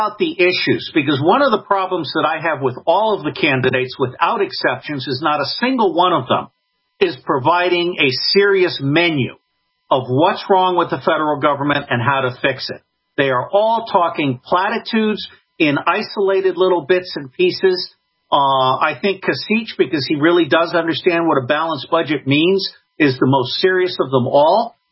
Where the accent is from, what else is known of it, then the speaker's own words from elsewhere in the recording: New York, United States; born there; And Jerry, I'm a son of New York. I was born on Long Island, which may one day be the free state of Long Island.